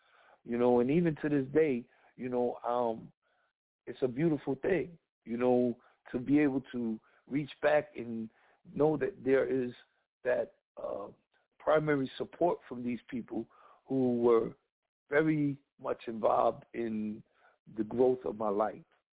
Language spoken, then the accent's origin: English; Paterson, New Jersey, United States; And then growing up in Patterson, I was, you know, always raised to care for the people who are nearest to you.